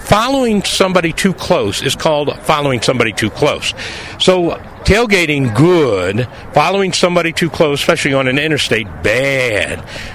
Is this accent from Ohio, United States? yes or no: no; New Orleans, Louisiana, United States; I'm from New Orleans. I had a cooking school in New Orleans